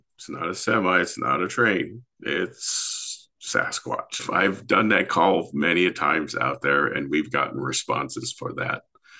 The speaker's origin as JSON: {"language": "English", "region": "Washington", "country": "United States", "tie": "born or raised there", "said": "enrolled member of the Yakima Nation located in Central Washington. I grew up on the Columbia River."}